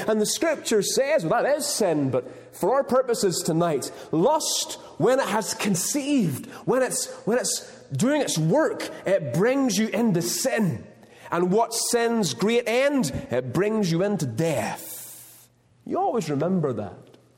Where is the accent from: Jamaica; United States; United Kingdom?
United Kingdom; Larne, Northern Ireland; it's a young person in my hometown, in my town of my calling in Larne there